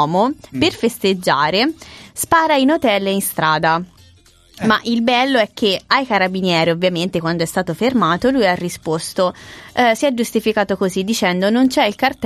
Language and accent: Italian; Cesena, Emilia-Romagna, Italy